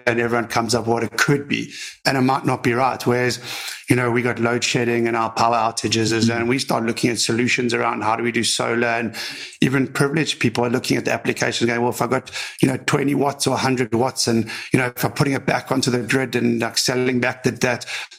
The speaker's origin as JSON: {"language": "English", "country": "South Africa", "said": "being a South African and a white South African entrepreneur"}